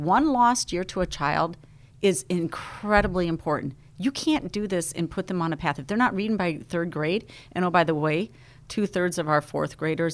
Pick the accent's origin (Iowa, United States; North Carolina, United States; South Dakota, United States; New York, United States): South Dakota, United States; now in Illinois, United States; I'm one of six children. We grew up in South Dakota. And four out of the six of us children moved to Illinois in the early 90s